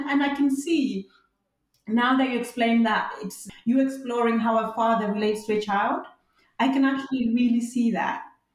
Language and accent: English; Uganda; I mean, I'm from Uganda, and like in Nigeria, there have been LGBT practices forever.